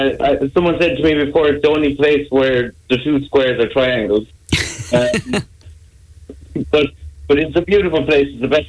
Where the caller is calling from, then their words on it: Sneem, Munster, Ireland; because I'm calling you from the Sneem Digital Hub, which is a co-working space with super-fast internet and excellent facilities, which is in an old dance hall